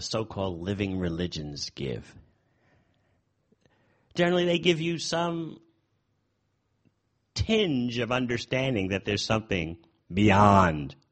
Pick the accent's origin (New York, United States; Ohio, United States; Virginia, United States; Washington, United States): New York, United States; New York City; By the way, I'm a refugee from New York City.